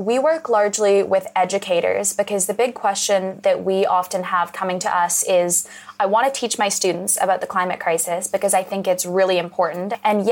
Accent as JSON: {"language": "English", "region": "Western Canada", "country": "Canada", "tie": "born or raised there", "said": "I grew up in Western Canada, just adjacent to the oil sands and also the incredible Rocky Mountains, a bit of a juxtaposition."}